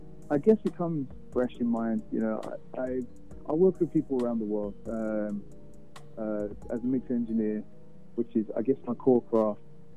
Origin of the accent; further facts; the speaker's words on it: London, United Kingdom; moved away as an adult; now in Houston, United States; Well, I'm from London, born and raised. I've been in Houston, Texas for about 7.5 years. I married a native Estonian. My parents are from the Caribbean, and I've got family around the world. So I will consider myself British first.